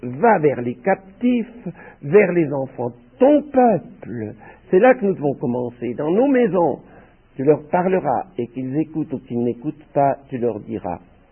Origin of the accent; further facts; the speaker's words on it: France; puisque je suis français, eh bien, que je parle d'abord aux Français